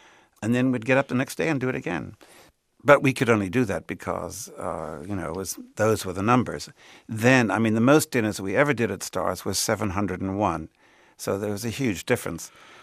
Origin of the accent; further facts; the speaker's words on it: Australia; because of my growing up in Australia